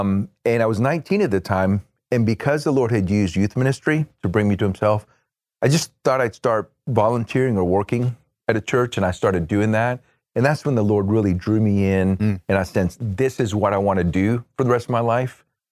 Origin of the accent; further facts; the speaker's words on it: Puerto Rico; born there; English is a second language; moved away; also born or lived in Central Florida; I was born in Puerto Rico, grew up Roman Catholic, went to Roman Catholic school.